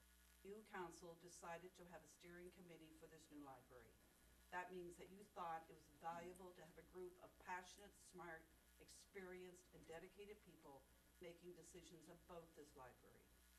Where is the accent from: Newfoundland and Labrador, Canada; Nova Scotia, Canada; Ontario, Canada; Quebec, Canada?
Nova Scotia, Canada; now in Queens County, Canada; I used the old library in Bridgewater on King Street as a kid when I grew up in Lunenburg County. I've used the Margaret Henniger Library since it was built. Since moving to Queens County, I visit the Thomas H. Riddall Library weekly.